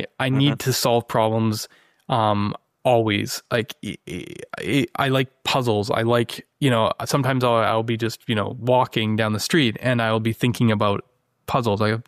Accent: Canada; now in San Jose, United States; We're from Canada, but we moved to San Jose because of eBay

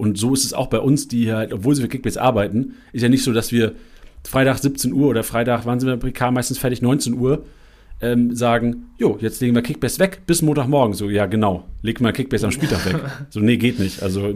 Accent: Lüneburg, Lower Saxony, Germany; Ich bin in Lüneburg groß geworden, im Norden.

